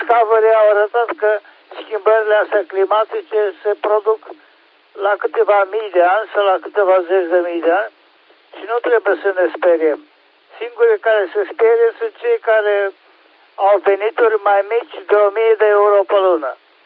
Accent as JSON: {"language": "Romanian", "town": "Oradea", "region": "Bihor County", "country": "Romania", "said": "și sunt din Oradea."}